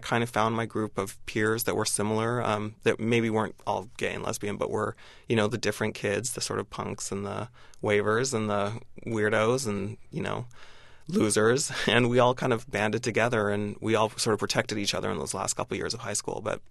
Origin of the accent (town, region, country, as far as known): Spokane, Washington, United States; born or raised there